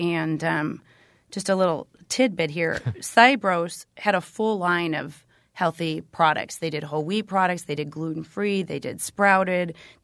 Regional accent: Milwaukee, Wisconsin, United States; We were born and raised in Milwaukee. We wanted to stay here. We had strong roots here.

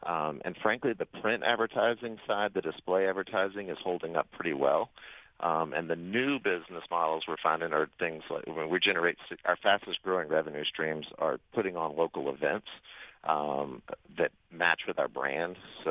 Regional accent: Nashville, Tennessee, United States; the only one that was in decent shape when I got it was the Nashville Scene. And that's, you know, my hometown paper

